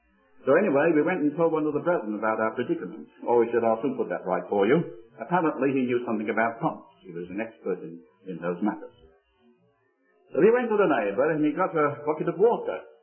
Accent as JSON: {"language": "English", "region": "England", "country": "United Kingdom", "said": "of the first things we do after a sea voyage, of course, is to make ourselves a nice cup of tea, being English."}